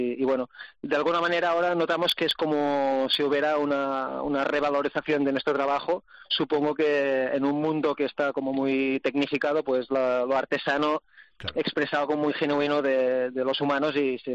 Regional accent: Catalonia, Spain; Somos catalanes, pero buenas personas, ¿eh?

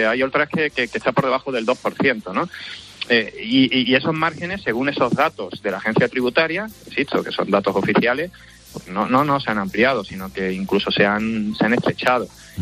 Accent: Seville, Andalusia, Spain; me tomo también mi gazpacho y mi salmorejo, que como buen sevillano también solemos hacer al estilo cordobés

